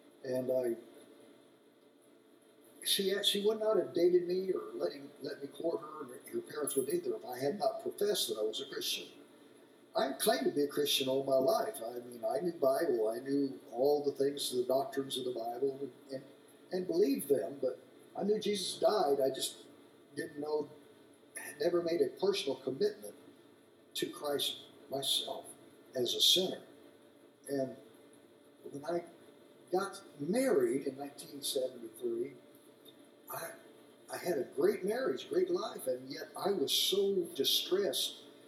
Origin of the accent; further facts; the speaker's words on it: Indianapolis, Indiana, United States; I was born in 1952 in Indianapolis, Indiana, and I was raised in the old Cato Tabernacle, downtown Indianapolis.